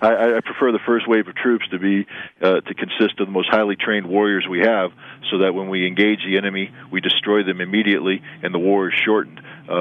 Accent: United States; I'm an American first and foremost

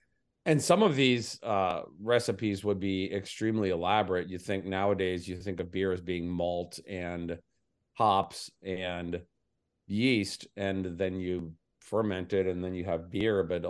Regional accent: Jasper, Indiana, United States; My hometown of Jasper, Indiana, had three breweries on the cusp of Prohibition

